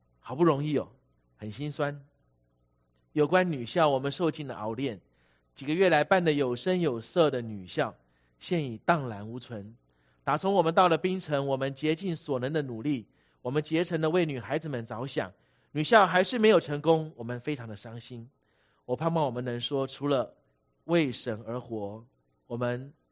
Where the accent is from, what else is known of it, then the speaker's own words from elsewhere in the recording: China; 哇，我们中国人太幸运了哈，因为我们出生就在讲这些的话